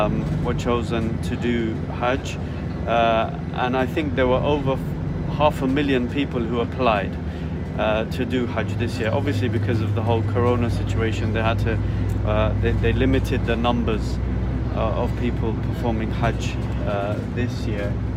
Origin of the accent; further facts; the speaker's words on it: Mecca, Makkah Province, Saudi Arabia; because we're from Mecca, we don't need to do tawaf al-qudum